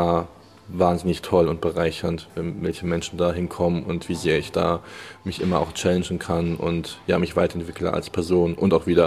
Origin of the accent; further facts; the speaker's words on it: Germany; born there; Das heißt, ich bin in Deutschland geboren, meine Familie kommt aus Deutschland.